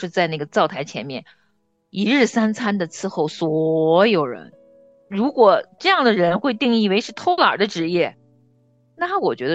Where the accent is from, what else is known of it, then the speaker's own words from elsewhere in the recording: North China Plain, China; 我是在华北大平原长大的。